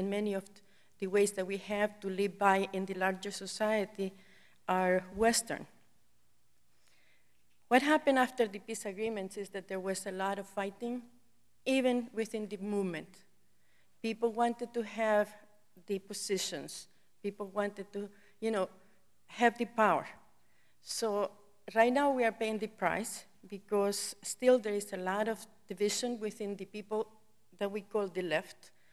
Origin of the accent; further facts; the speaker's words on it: El Salvador; I was born and raised in El Salvador, and I've been through many exiles